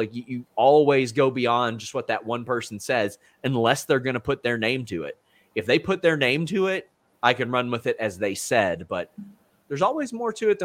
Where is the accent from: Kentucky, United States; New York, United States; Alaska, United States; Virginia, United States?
Kentucky, United States; I'm from Kentucky, and that's what I'm saying.